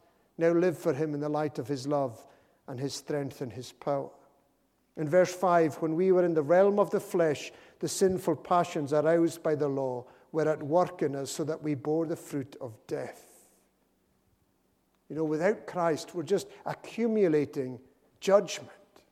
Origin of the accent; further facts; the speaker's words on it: Harris, Scotland, United Kingdom; You know, one of the great blessings of growing up in Harris was having no police or none of any significance in our part of the island.